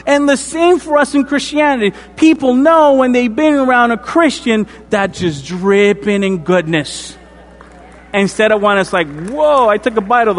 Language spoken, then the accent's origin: English; Dominican Republic; Like I said, mentioned before, I'm from the Dominican Republic, from the tropics.